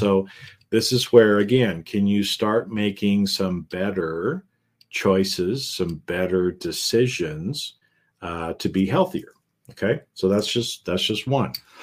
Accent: Idaho, United States; I love potatoes. I grew up in Idaho.

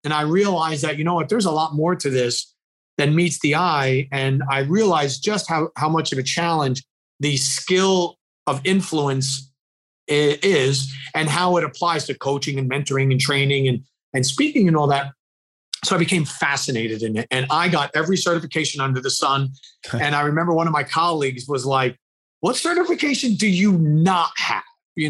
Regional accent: New Jersey, United States; But I grew up in New Jersey. I'm part of a large family.

